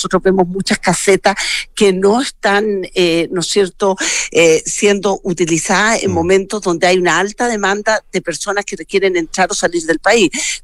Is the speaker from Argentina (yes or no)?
no; Chile; como ciudadanos chilenos